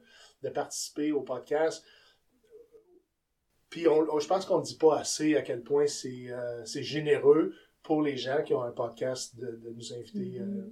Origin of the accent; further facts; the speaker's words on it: Quebec City, Quebec, Canada; now in Ottawa, Canada; je suis un homme qui vit à Ottawa, mais j'ai grandi à Québec, comme … j'ai grossi à Limoilou.